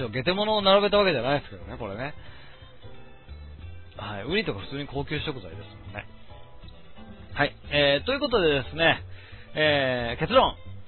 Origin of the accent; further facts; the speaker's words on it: Kansai, Japan; 僕は関西人ですけど納豆とかは全然大丈夫で